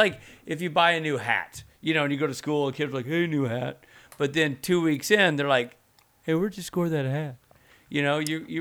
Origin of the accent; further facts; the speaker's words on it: Nashville, Tennessee, United States; Plus, I grew up in Nashville.